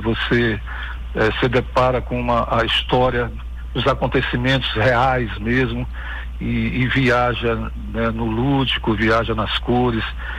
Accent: São Luís, Maranhão, Brazil; now in Rio de Janeiro, Brazil; eu sou de São Luís do Maranhão, né? Moro atualmente no Rio de Janeiro há 10 anos.

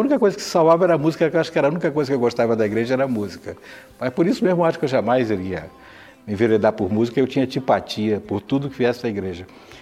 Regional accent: Barra, Bahia, Brazil; born there; Porque eu nasci lá, em Barra do Rio Grande, na margem do Rio São Francisco

